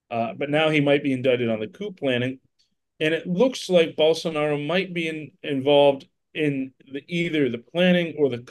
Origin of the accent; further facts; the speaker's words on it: Braddock Hills, Pennsylvania, United States; Look, I come from Braddock Hills area, which is a nice community right up above Braddock, up on the hill. A pretty middle class area